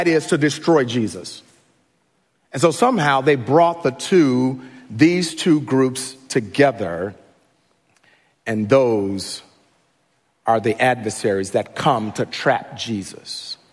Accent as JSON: {"language": "English", "town": "Chicago", "region": "Illinois", "country": "United States", "tie": "born or raised there", "said": "So I grew up in Chicago, right? I grew up, everybody pretty much kind of know I grew up in Chicago."}